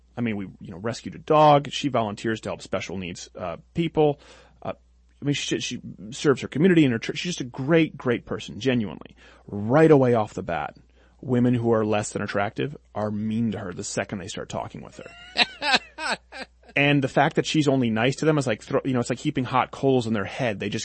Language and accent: English; Canada; And I say this as a Canadian.